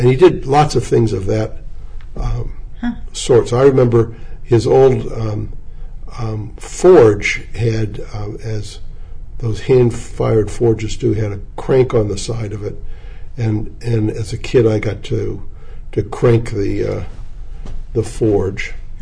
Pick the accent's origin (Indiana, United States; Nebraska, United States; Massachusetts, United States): Massachusetts, United States; Marblehead; also born or lived in Boston / Belmont / Worcester; I was born in Boston, and they lived with me in Belmont when I was really small, then Worcester, Massachusetts, until, I'm going to guess, I was 6 or 7 years old. Then we moved to Marblehead, Massachusetts, which is on the North Shore above Boston.